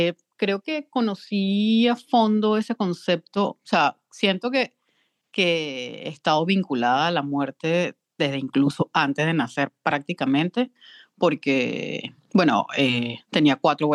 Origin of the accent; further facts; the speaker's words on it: Barquisimeto, Lara, Venezuela; also born or lived in Caracas; Yo vivía en Caracas, yo soy de Barquisimeto. Viví en Caracas en esa oportunidad con unas amigas y me fui a estudiar para allá.